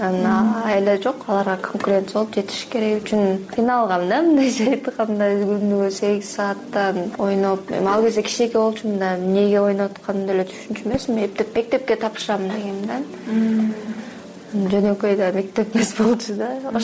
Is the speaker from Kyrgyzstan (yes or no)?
no; Artux, Xinjiang, China; Кичинекей кезимде Артышта жашаганбыз, болсо ошол Кызыл Суу автоном районунда. Кичинекей балалык кезим ошол жактан өскөндөй